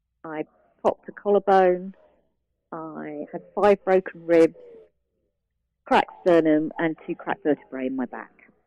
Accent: United Kingdom; Being a Brit

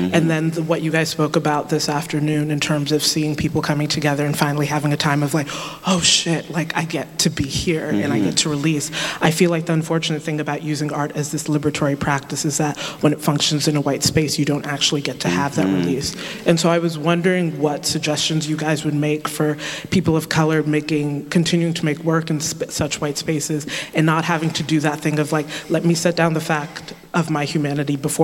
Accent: Atlanta, Georgia, United States; now in Melbourne, Australia; I grew up in Atlanta. I've just lived in Melbourne for the past year.

